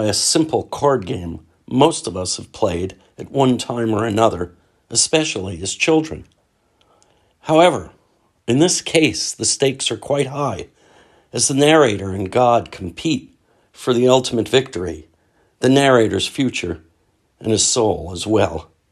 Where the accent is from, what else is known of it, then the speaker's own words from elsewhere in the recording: Pasadena, California, United States; from Pasadena, California.